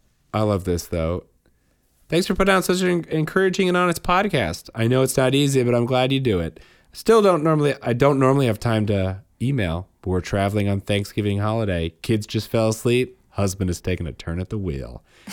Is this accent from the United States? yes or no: no; Windsor, South East England, United Kingdom; born there; I was born in Windsor. Did you know that?